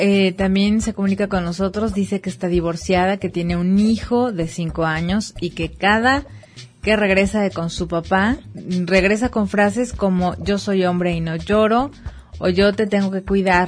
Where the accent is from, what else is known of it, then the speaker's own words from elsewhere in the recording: Mexico; cómo nos afecta a nosotros como sociedad mexicana